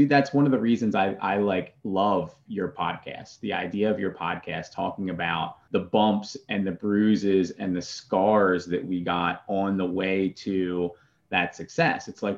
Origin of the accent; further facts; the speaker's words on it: Philadelphia, Pennsylvania, United States; now in Charlotte, United States; I'm in Charlotte right now, but I'm originally from Philadelphia.